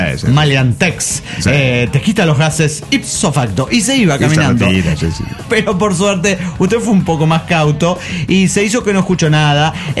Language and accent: Spanish; Granollers, Catalonia, Spain; now in Vigas, Spain; yo ya no vivo en mi ciudad natal, que es Granollers. Y usted me identifica con Granollers … Pero no, soy de Vigas ahora. Ahora desde hace algo más de un año vivo en un pueblo cercano llamado Vigas, o Vigues en catalán.